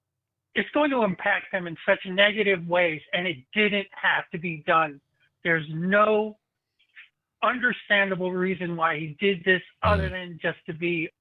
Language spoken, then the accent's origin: English; Philadelphia, Pennsylvania, United States; I'm from Philly.